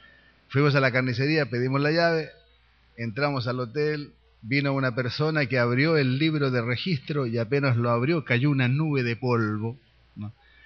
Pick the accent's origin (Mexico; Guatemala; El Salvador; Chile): Chile; Y bueno, y nací ahí en el Hotel Chile, de tal manera que soy chileno porque nací en el Hotel Chile